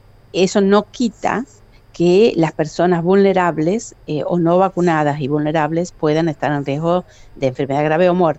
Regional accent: Trenque Lauquen, Buenos Aires Province, Argentina; Hospital Municipal de Trenquelauquen, que es de donde yo soy, nacida

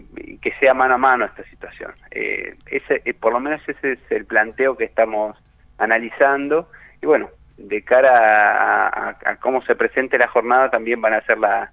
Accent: Argentina; va a disertar sobre lo que nos está pasando como argentinos

